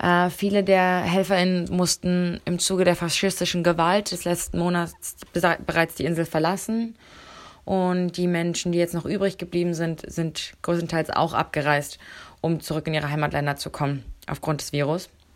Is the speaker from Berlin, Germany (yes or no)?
yes; Berlin, Germany; now in Lesbos, Greece; Ich bin eigentlich aus Berlin, bin seit November 2019 hier auf Lesbos.